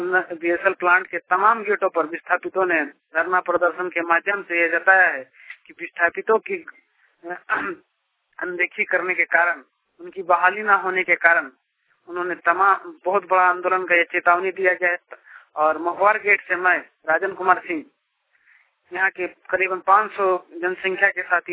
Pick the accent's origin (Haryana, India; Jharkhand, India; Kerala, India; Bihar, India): Jharkhand, India; Mahua; जिला बोकारो ग्राम महुआ का रहने वाला हूं।